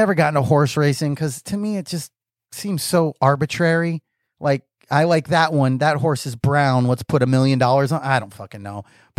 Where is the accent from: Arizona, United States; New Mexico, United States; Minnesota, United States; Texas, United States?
Arizona, United States; I, you know, born and raised in Arizona, have gone to games since as long as I can remember.